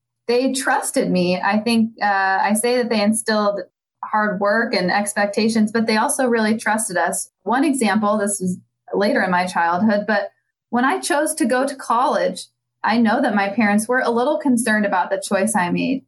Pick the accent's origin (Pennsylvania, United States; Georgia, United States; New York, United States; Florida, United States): Pennsylvania, United States; Gettysburg; I grew up in Pennsylvania, so I've kind of come full circle. So my parents moved around when I was younger, but by the time I was in kindergarten, we lived in Gettysburg, Pennsylvania, and that's where I grew up all the way through high school.